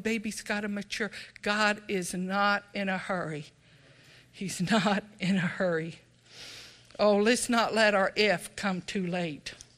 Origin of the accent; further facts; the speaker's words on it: Texas, United States; I remember growing up in Texas.